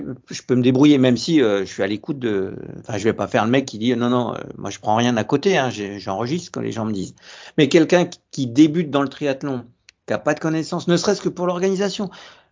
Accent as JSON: {"language": "French", "town": "Saint-Germain-en-Laye", "region": "Île-de-France", "country": "France", "said": "Et maintenant je suis à Saint-Germain-en-Laye, au club de triathlon de Saint-Germain-en-Laye, parce que je suis de Saint-Germain-en-Laye."}